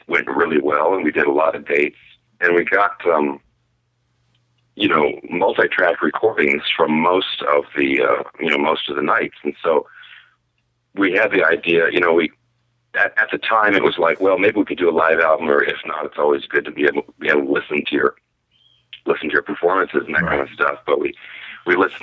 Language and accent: English; Los Angeles, California, United States; I mean, obviously, you know, I'm from Los Angeles